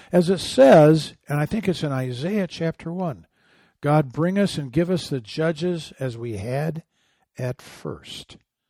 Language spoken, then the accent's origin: English; Michigan, United States; I love his speech the other night in Macomb County, Michigan, my home state.